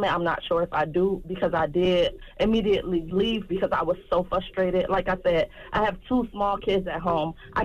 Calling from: Detroit, Michigan, United States; I'm calling from Detroit, Michigan.

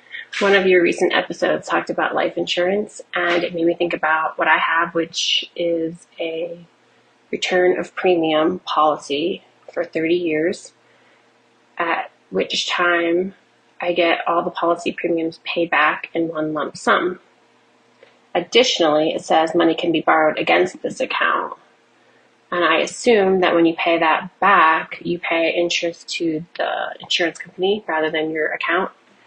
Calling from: Phoenix, Arizona, United States; I'm calling from Phoenix, Arizona.

